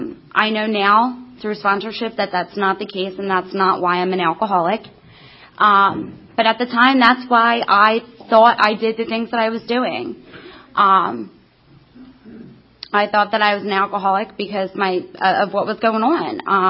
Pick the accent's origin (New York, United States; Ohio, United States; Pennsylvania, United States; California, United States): Pennsylvania, United States; Bristol; So I grew up in Bristol, Pennsylvania, which is a very, very small community. My grandparents lived three streets away from us.